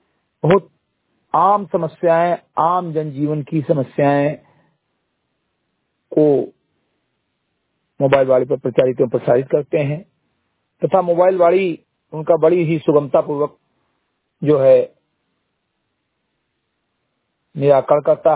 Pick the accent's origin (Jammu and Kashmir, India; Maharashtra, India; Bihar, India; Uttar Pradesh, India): Uttar Pradesh, India; ग्राम सभा समिति घटई विकासखंड मेनपुरवा जनपद बहराइच का मूल निवासी हूं